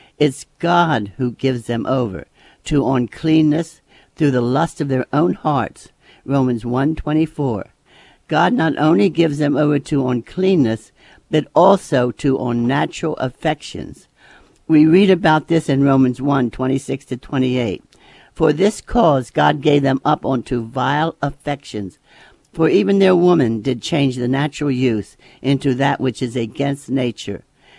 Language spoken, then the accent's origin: English; United States; You know, I remember while growing up in America during the 1930s, how proud we were to be Americans.